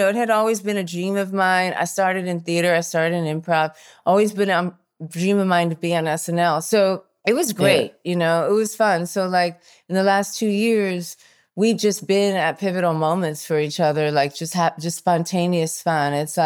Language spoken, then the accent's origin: English; New York, United States; also born or lived in Los Angeles; I grew up in New York and then in Los Angeles for high school.